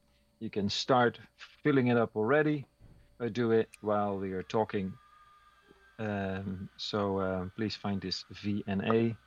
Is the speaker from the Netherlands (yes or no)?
yes; Netherlands; English is a second language; I'm from the Netherlands.